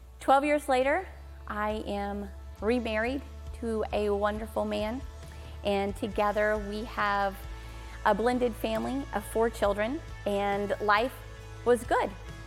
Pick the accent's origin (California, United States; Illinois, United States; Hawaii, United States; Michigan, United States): Illinois, United States; I grew up in Southern Illinois.